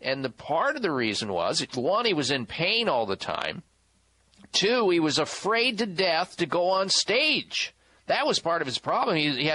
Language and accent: English; Illinois, United States; My wife was born there. I'm from the Midwest. Grew up about 5 miles from this hospital. Know it really well, that area.